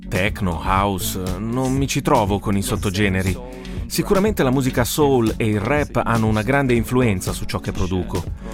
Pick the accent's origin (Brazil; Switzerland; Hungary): Switzerland; Bern; also born or lived in London; now in Zurich, Switzerland; ho 33 anni e sono conosciuto soprattutto come … Sono di Berna, ma abito a Zurigo da 5 anni. Sono rientrato da poco da un periodo a Londra.